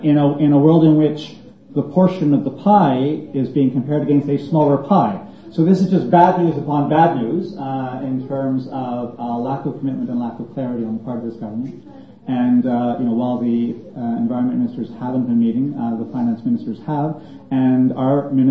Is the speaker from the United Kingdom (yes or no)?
no; Canada; As a Canadian, I'm embarrassed to think that in fact the world is saying Toronto, there's no chance for change.